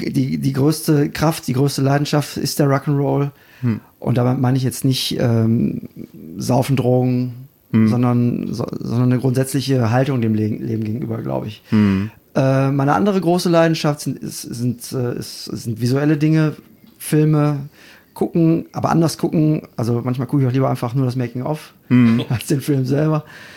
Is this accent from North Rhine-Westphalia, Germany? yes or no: yes; Mülheim an der Ruhr, North Rhine-Westphalia, Germany; ich komme aus Mühlheim an der Ruhr. Ich bin 31 Jahre alt.